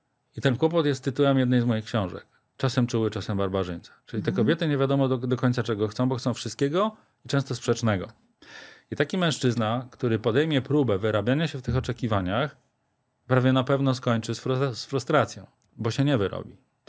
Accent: Silesian Voivodeship, Poland; Znaczy wiecie, że ja się wychowałem na Górnym Śląsku. I tam jest kultura picia piwa.

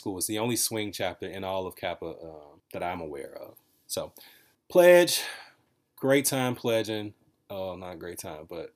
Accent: Chicago, Illinois, United States; I was born and lived on the north side till I was about 6 or 7. Lived on the north side in Rogers Park till I was 6 or 7. Then moved to the west side when my parents got a divorce.

